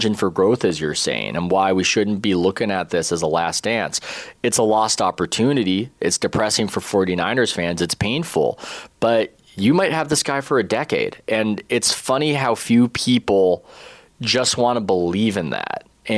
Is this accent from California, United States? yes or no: yes; San Diego, California, United States; I watched the Chargers growing up. I grew up in San Diego